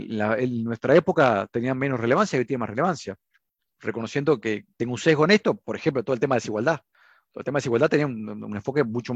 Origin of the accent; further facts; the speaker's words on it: Uruguay; debates que nos trascienden como uruguayos